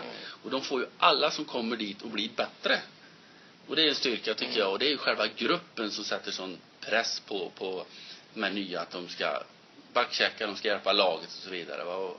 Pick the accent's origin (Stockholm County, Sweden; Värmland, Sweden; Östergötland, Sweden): Värmland, Sweden; Karlskoga; Då måste jag vara som värmlänning då. Alltså Karlskoga.